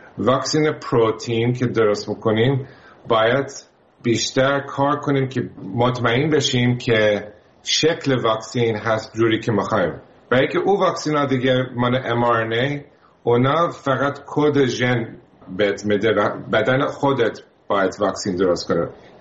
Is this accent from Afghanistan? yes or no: no; United States; همه بیشتر خانواده‌ام اینجا هستن تو آمریکا، ولی همیشه زندگیم بزرگ شدم هم آمریکایی هم ایرانی.